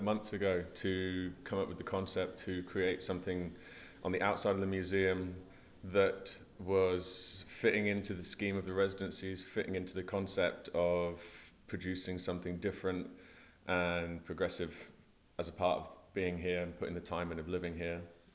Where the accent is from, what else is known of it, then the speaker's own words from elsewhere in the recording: Stamford, East Midlands, United Kingdom; one half of the stencil art duo … We're from a little place called Stamford in the UK, which is in the Midlands.